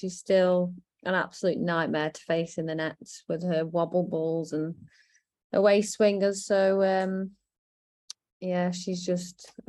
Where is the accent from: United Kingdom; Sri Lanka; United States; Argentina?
United Kingdom; Stoke-on-Trent, West Midlands; I think it's because I'm from Stoke.